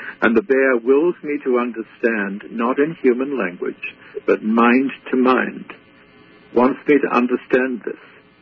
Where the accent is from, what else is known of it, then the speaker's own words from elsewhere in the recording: Australia; now in North America; I grew up in Australia. We have koalas.